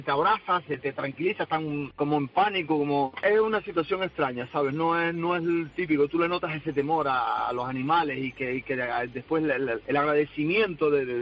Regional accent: La Palma, Canary Islands, Spain; yo soy de La Palma, pero estaba trabajando en Tenerife.

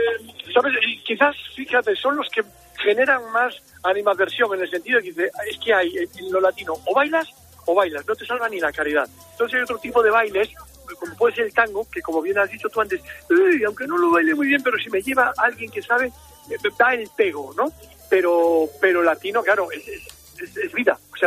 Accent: Cantabria, Spain; Imagínate, ¿cómo somos los cántabros?

